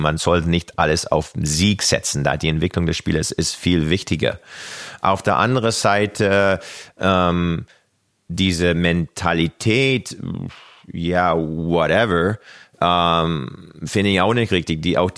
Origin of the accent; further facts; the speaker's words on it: Kamloops, British Columbia, Canada; German is a second language; now in Germany; Ich bin in Kamloops aufgewachsen und die nächste Stadt war fast 2 Stunden entfernt.